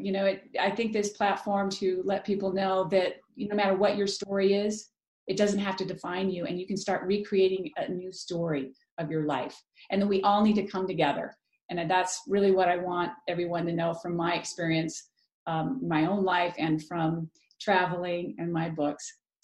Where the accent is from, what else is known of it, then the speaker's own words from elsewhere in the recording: San Diego, California, United States; I grew up in San Diego, where you're at.